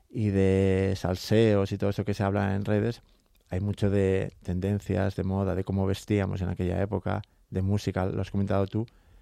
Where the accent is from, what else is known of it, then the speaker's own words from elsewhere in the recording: Asturias, Spain; que yo soy asturiano también.